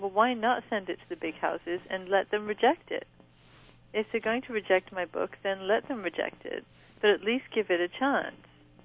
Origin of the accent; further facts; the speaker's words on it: England, United Kingdom; also born or lived in Scotland; now in United States; Yeah, I was born in England and raised in England.